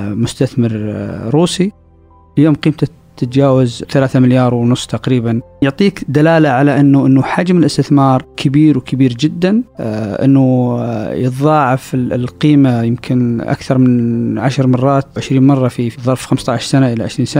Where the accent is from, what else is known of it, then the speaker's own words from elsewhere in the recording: Saudi Arabia; الاستثمار حتى عندنا في السعودية هنا